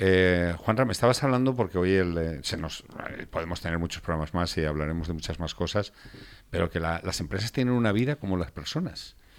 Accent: Valencian Community, Spain; si ya sabemos todos cómo somos los valencianos

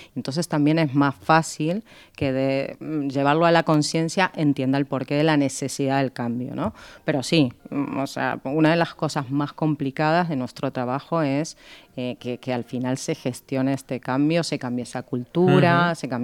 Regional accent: Argentina; now in Spain; Yo soy argentina, pero bueno, de corazón y de adopción española, que hace ya 17 años que estoy aquí.

